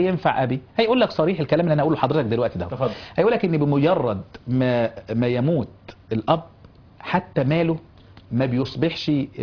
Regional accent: Giza, Giza Governorate, Egypt; لأن أنا من الجيزة القاهري هنا

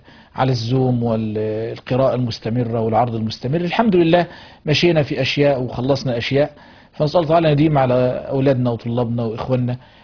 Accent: Kitama, Gharbia, Egypt; أهل قريتي، أنا من كتامة غربية

